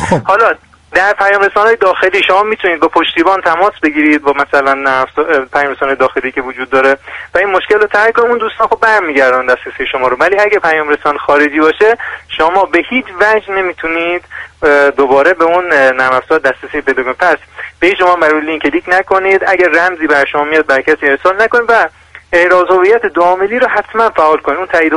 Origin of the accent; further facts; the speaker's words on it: Babol, Mazandaran, Iran; now in Paris, France; من بچه شمالم. من در اصالتا مازندرانی هستم.